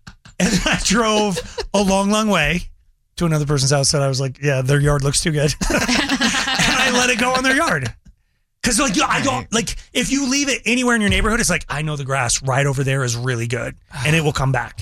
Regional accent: Ohio, United States; I'm from Ohio.

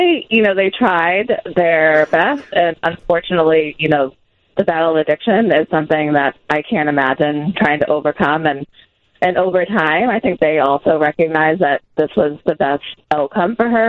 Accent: Lowell, Massachusetts, United States; We are in Massachusetts. We are from Lowell, Massachusetts.

